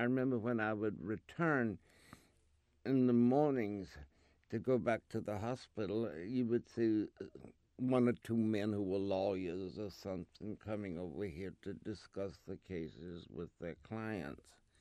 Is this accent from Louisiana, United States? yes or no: yes; Louisiana, United States; born there; now in New York, United States; Okay, I was born in Louisiana, North Louisiana, in April 1927. I came to New York in June